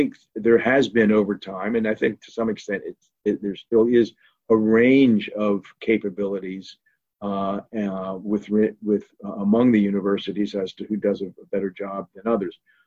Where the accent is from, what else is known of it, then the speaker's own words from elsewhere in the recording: Bucks County, Pennsylvania, United States; Well, I was I'm from Bucks County, Pennsylvania.